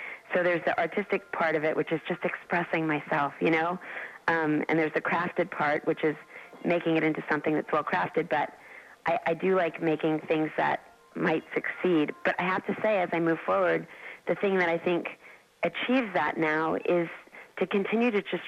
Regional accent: Dallas, Texas, United States; Growing up in Dallas, which is sort of like Arizona and Phoenix and Scottsdale, where people are aware of how they look.

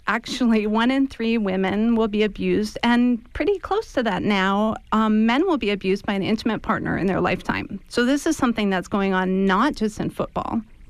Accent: Seattle, Washington, United States; Well, that's been a hard case for me, too, because I'm from Seattle

